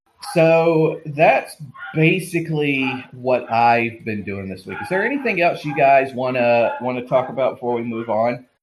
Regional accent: Georgia, United States; But, you know, I'm from Georgia, so, yeah.

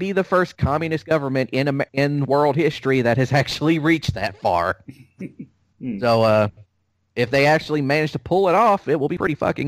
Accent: United States; it's funny when you look at it because as an American, you know, just your opinion and the way the view you have of Cuba and Castro itself is shaped by that.

